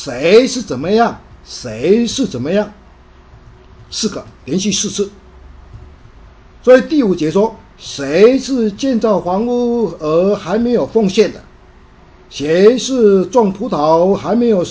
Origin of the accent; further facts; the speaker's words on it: Taiwan; 跟我们中国人，台湾其实是台湾人，有很类似